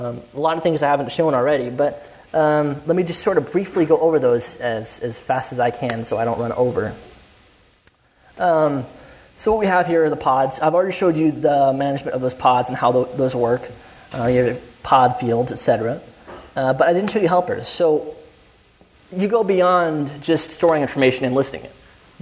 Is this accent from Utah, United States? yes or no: no; Dallas, Texas, United States; I develop in Texas. I'm from Dallas, Texas. I flew all the way in here to help you guys understand pods.